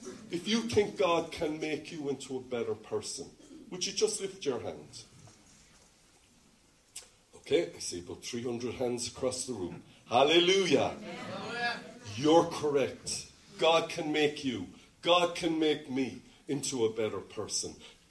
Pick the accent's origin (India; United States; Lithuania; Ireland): Ireland; Look, I am so comfortable being Irish. I will out-Irish anyone.